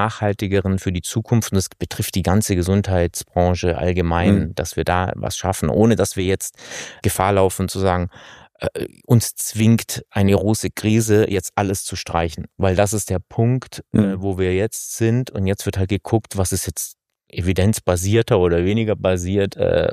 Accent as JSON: {"language": "German", "town": "Stuttgart", "region": "Baden-Württemberg", "country": "Germany", "said": "ich bin doch aus Stuttgart ursprünglich."}